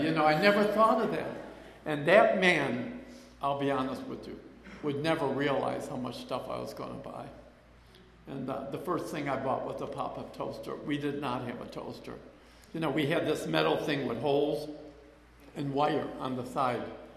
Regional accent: Chicago, Illinois, United States; And Donnie wanted, and growing up in Chicago, this is the wreckage of my past

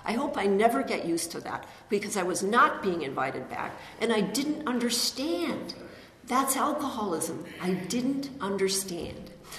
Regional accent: Montana, United States; I grew up in Montana, and we have reservations there.

